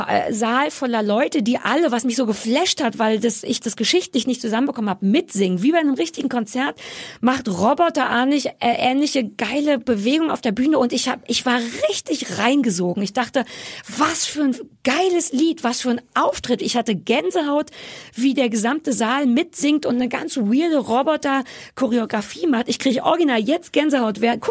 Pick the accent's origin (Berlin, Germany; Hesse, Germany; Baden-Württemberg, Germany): Berlin, Germany; Ich bin am Alexanderplatz groß geworden